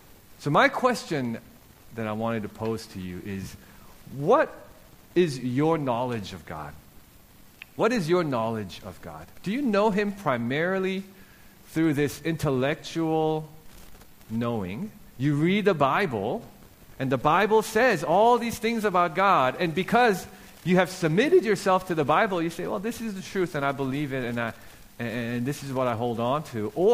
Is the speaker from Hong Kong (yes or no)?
yes; Hong Kong; So when I was 16, growing up in Hong Kong